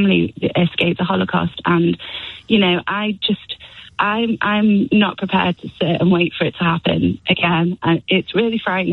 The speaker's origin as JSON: {"language": "English", "town": "Manchester", "region": "North West England", "country": "United Kingdom", "said": "You know, I'm from Manchester and, you know, I was affected by what happened with the attack"}